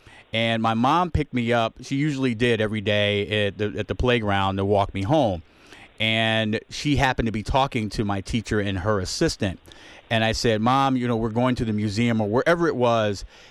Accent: Philadelphia, Pennsylvania, United States; I grew up in Philadelphia, but I spent a year, my kindergarten year, in a suburb of Camden.

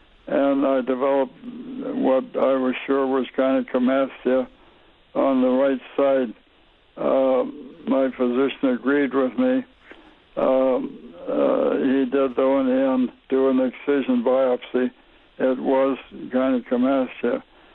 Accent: Kansas, United States; I was born and raised in Kansas with a fair skin, strawberry blonde hair.

